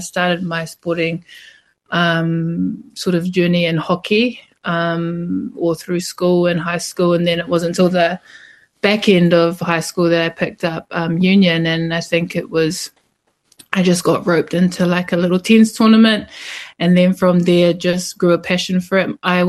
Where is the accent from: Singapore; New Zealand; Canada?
New Zealand; Greytown, Wellington; Yeah, I grew up in a small town called Greytown, small community. You could put it as like a sort of country town a little bit. But yeah, surrounded by my family. My marae was just down the road, so was immersed in culture and things like that.